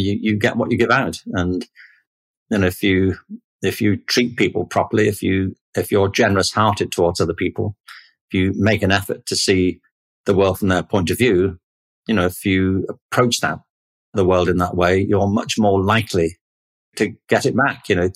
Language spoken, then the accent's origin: English; Liverpool, North West England, United Kingdom; I mean, I grew up in Liverpool in the 50s and 60s.